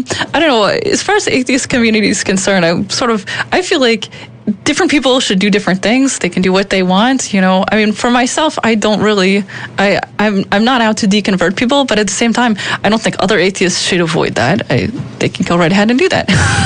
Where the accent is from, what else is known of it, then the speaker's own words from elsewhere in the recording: United States; Hi. Actually, I'm originally from America.